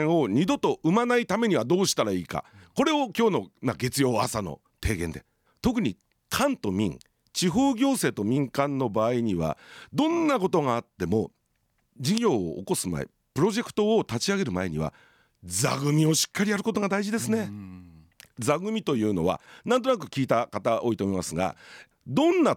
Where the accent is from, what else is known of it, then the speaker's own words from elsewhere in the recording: Toyama, Japan; 僕にしてみたら自分の生まれ故郷のためにと思って、さまざま富山で仕事してきた